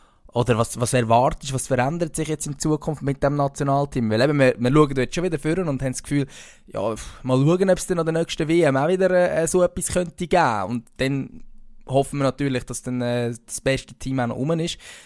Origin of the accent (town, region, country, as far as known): Switzerland